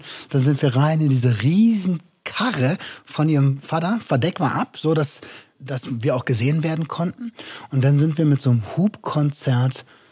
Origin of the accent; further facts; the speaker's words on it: Berlin, Germany; ich glaube, wir kommen ja aus Berlin